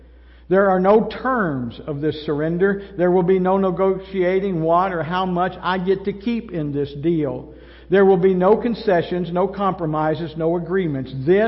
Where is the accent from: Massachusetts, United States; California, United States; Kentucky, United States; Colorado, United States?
Kentucky, United States; Now, I know that's not proper English, but we were raised in Kentucky.